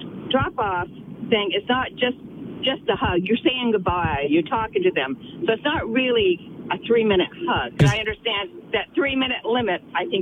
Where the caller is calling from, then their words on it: Frankfort, Kentucky, United States; And I'm calling from Frankfort.